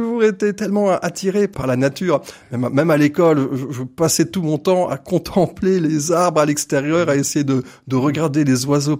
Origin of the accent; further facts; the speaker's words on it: France; born there; Et je suis né en France, mais tout à fait. Juste après l'indépendance, hein, mes parents sont rentrés d'Algérie en 1963.